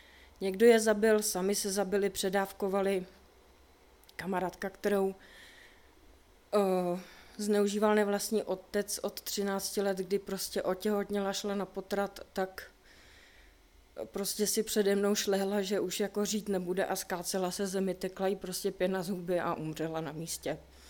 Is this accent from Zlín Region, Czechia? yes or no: no; Chomutov, Ústí nad Labem Region, Czechia; já pocházím z Chomutova, kde jsou drsný jakoby drogový gengy.